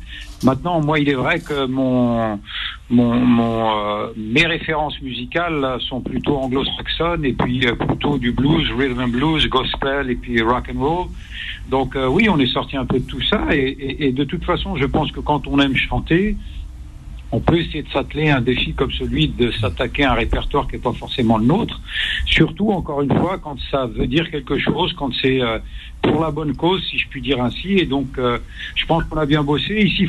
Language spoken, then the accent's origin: French; El Kantara, Biskra Province, Algeria; Moi, je suis au niveau des portes du désert, un petit village qui s'appelle El Kantara.